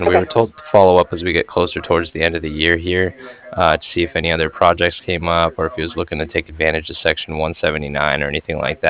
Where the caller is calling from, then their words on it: Cardiff, Wales, United Kingdom; I was calling from Cardiff